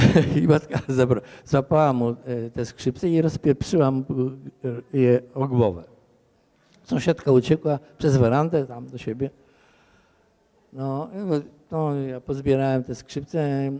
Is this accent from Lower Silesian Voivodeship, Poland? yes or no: no; Radzymin, Masovian Voivodeship, Poland; Ponieważ jestem z Radzymina.